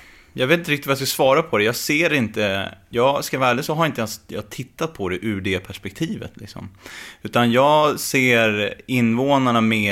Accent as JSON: {"language": "Swedish", "town": "Stockholm", "region": "Stockholm County", "country": "Sweden", "tie": "born or raised there", "said": "Jag är uppvuxen i södra Stockholm."}